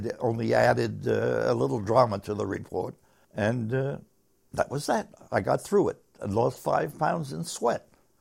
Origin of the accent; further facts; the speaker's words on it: Bronx, New York, United States; I'm a kid from the Bronx, talk sometimes like a kid from the Bronx